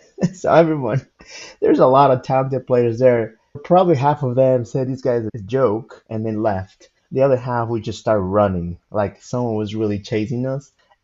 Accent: Mexico; English is a second language; now in Texas, United States; I grew up in Mexico. Love Texas. I love being here.

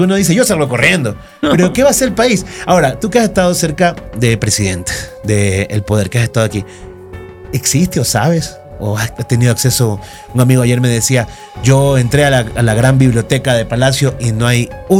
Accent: Guayaquil, Guayas, Ecuador; yo siempre digo Guayaquil y Quito son dos planetas. Mientras nosotros nos criamos con Tico Tico, en Quito se criaban con Alberto Cañas Cañitas.

